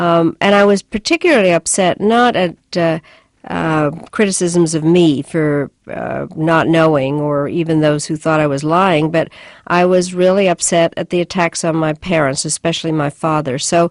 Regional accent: United States; because I'm an American

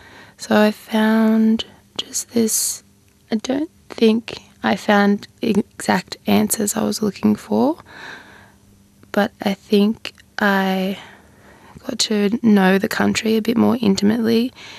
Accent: Australia; how I fit into Australia as an Australian.

